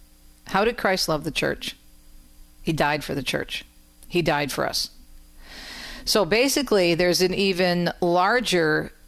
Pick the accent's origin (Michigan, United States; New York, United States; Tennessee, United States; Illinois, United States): Michigan, United States; It starts in my home state of Michigan.